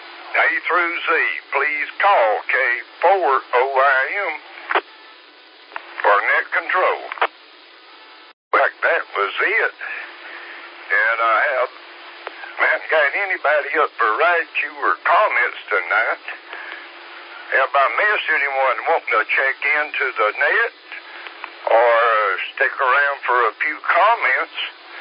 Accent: Greer, South Carolina, United States; That was KA4OLK, Stephen, over in Greer, my hometown.

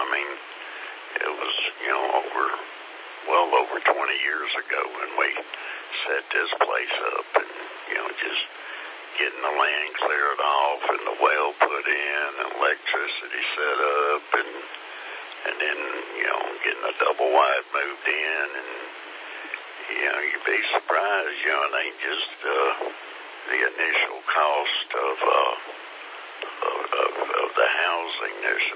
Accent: Columbia, South Carolina, United States; now in Greenville, United States; I've been living up here, it seems like forever, but I grew up down around Columbia and West Columbia and Lexington and my old home stomping grounds

